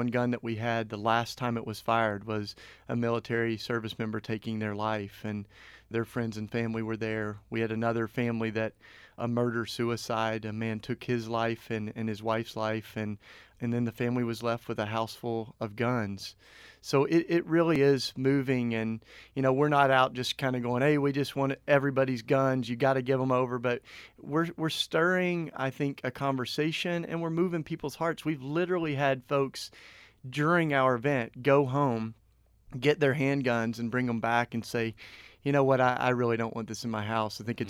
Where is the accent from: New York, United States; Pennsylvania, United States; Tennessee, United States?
Tennessee, United States; I grew up with guns. I grew up in East Tennessee.